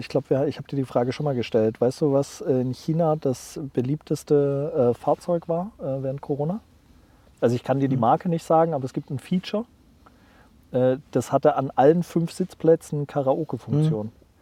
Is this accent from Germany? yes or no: yes; East Germany, Germany; Das als Ostdeutscher schlägt mir da natürlich auch ein bisschen das Herz zusammen